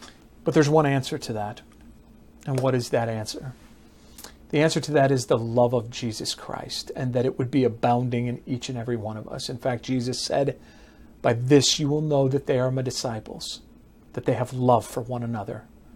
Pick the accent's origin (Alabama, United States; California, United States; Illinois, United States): Illinois, United States; Chicago; actually in my hometown, there in Chicago, Illinois, actually just north of Chicago, place called Highland Park. You know, I grew up not too far from Highland Park.